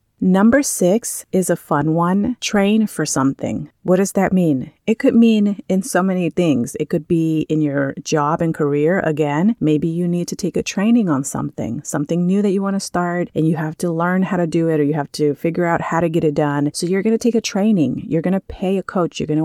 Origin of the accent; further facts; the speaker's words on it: California, United States; also born or lived in Bay Area; I grew up in California almost all my life. From the time I was 7 years old, I grew up in California and I stayed in the Bay Area.